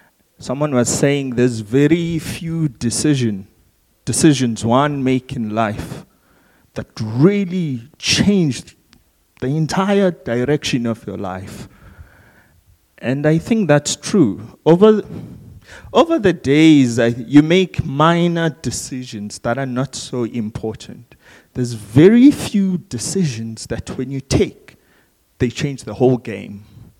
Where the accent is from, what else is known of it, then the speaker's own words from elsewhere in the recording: Eastern Cape, South Africa; When I want to be fancy, I tell people I'm from King Williamstown. But I'm not from King. I'm from around King Williamstown.